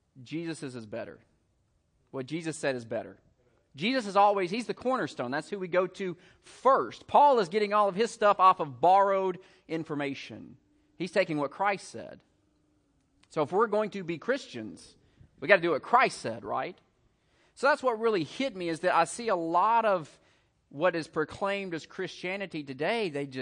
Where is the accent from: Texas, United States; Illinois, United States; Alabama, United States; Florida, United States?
Alabama, United States; Jasper; I'm from Jasper, Alabama.